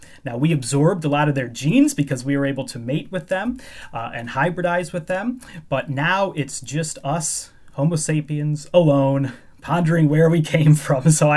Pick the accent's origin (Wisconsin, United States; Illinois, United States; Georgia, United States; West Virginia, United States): Illinois, United States; Chicago; now in United Kingdom; I've been here about 10 years. I come from the Chicago area, as I mentioned earlier, but it's a wonderful place.